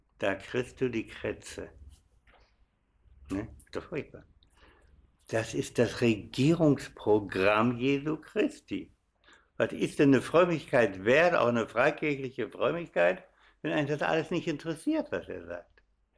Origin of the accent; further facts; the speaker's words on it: Carinthia, Austria; accent: Carinthian; Ihr merkt schon an meiner Aussprache, ich bin kein Steiermärker. Ich komme aus Kärnten. Merkt man ja an der Aussprache, nicht?